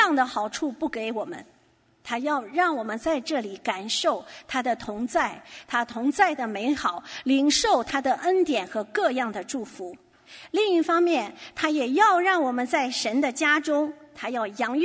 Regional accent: China; moved away as an adult; now in Canada; 我常常在想我也有这样的经历，当人问我说你是哪人啊，我就会回答说我是中国人。

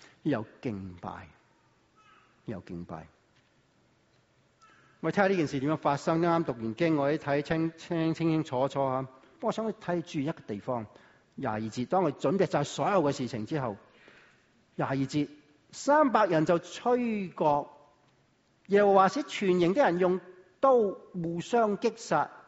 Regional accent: Guangdong, China; 我廣東人就話成嚿飯咁啊

